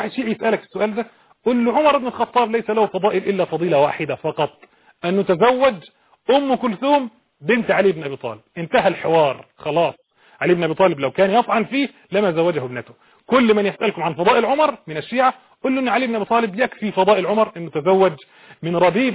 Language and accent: Arabic; Egypt; احنا عندنا في مصر، انا شخصيا عندي حساسيه من موضوع الفيل ده